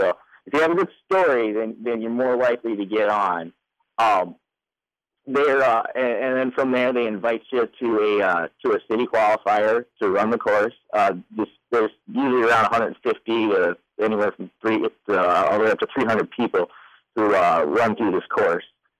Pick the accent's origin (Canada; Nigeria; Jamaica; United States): United States; East Lansing, Michigan; I am from East Lansing, born and raised. I haven't left.